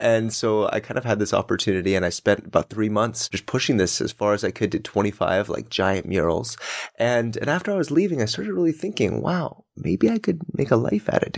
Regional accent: Denver, Colorado, United States; Yeah, I'm from Colorado. From Denver. And I lived there for most of my kind of childhood life.

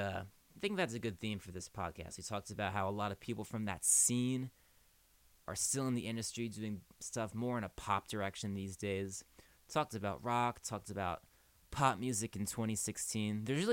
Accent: New Jersey, United States; a good friend of mine from growing up in Jersey actually did a stage adaptation

